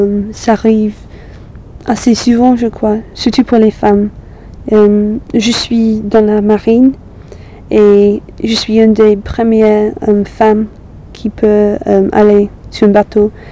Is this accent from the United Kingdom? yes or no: yes; South West England, United Kingdom; French is a second language; now in Manchester, United Kingdom; Parce que moi, je viens de la Cromwaille. C'est assez rural, il n'y a pas de, trop de violence.